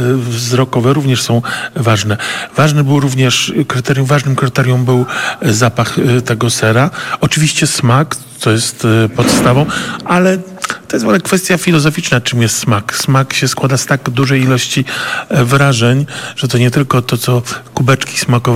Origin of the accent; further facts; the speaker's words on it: Warsaw, Masovian Voivodeship, Poland; Co prawda jestem warszawiak, ale babcia z Grudziądza